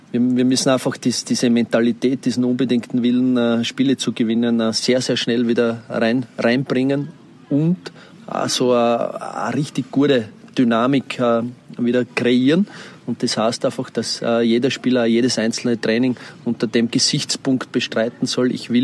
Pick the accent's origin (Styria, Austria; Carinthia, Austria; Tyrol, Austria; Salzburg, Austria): Styria, Austria; Graz; beim Club, der einfach in meiner Heimat ist